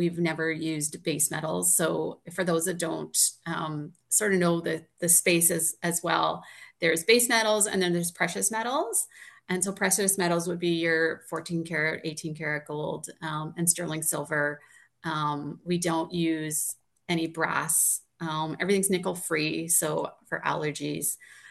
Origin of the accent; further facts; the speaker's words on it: Sturgeon County, Alberta, Canada; I'm from Sturgeon County, and St. Albert is our hockey community.